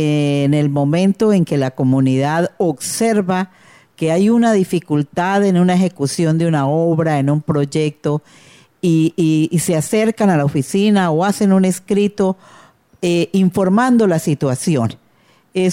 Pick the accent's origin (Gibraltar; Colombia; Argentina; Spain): Colombia; Arauca; tengo muchos conocidos en Arauca, soy de Arauca, he ejercido varios cargos aquí.